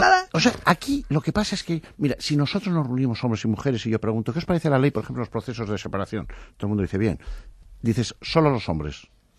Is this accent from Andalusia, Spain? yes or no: no; Estella, Navarre, Spain; Y entonces ya le dije, bueno, yo soy de Estella.